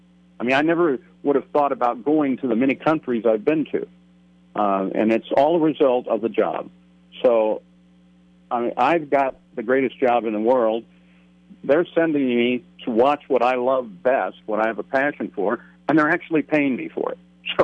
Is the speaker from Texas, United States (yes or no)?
no; Chicago, Illinois, United States; When I was a kid, I grew up in Chicago. I was actually a military brat.